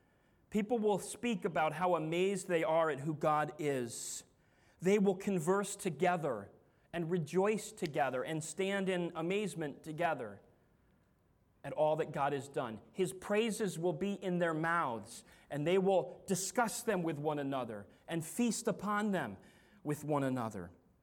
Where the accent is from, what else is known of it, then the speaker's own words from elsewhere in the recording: Enfield, Connecticut, United States; that is my hometown where I grew up, Enfield, Connecticut.